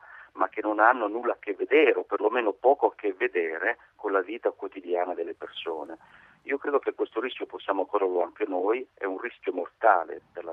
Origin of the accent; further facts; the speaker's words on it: Carpi, Emilia-Romagna, Italy; Rammento soltanto, sono di Carpi